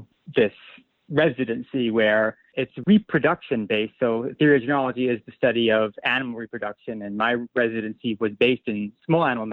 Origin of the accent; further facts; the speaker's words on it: New York City, New York, United States; I grew up and currently in New York City. I live in Staten Island.